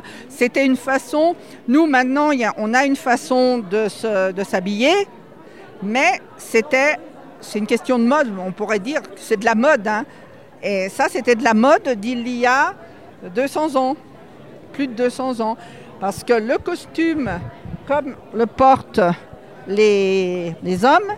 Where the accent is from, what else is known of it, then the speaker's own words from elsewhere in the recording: Chamonix, Auvergne-Rhône-Alpes, France; Et puis Chamoniard, parce qu'on est de Chamonix.